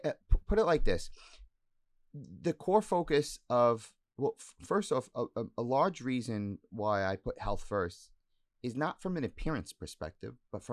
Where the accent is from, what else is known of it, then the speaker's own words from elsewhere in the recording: Staten Island, New York, United States; some back in my hometown in Staten Island.